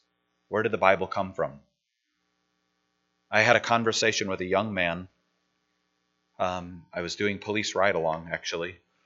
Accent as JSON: {"language": "English", "town": "Milwaukee", "region": "Wisconsin", "country": "United States", "tie": "born or raised there", "also_born_or_lived": "Lena", "said": "when I was a kid growing up in Milwaukee, I'm not talking about Lena. We moved to Lena when I was in seventh grade. Okay, but growing up in Milwaukee in the late 60s and early 70s"}